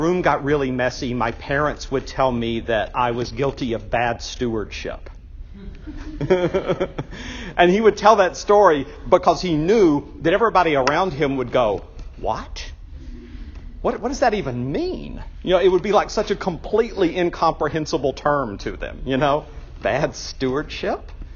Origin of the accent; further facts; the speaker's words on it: Alabama, United States; accent: Southern; now in Illinois, United States; because I'm from Alabama. When I moved to Illinois, one of the things I realized pretty quickly, though not consciously and intentionally, but I realized that my Southern accent got a lot more attention than I wanted it to get.